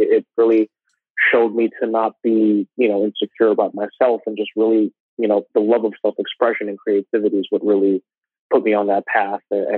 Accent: Philippines; as a kid, you know, being Filipino, my mom, you know, would always try to make me sing and perform at family gatherings and parties.

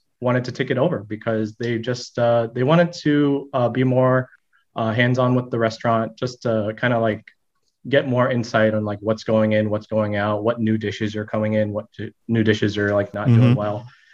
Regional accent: Orange Park, Florida, United States; born there; I was born in Orange Park, Florida. I wasn't born in Vietnam or anything, but I was the first one to be born in my family here.

